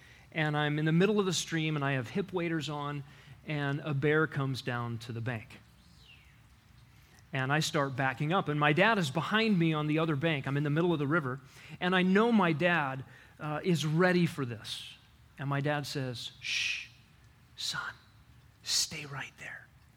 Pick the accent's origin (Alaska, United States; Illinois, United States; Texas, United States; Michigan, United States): Alaska, United States; My elementary school years, I grew up in Alaska, and I was afraid of three things.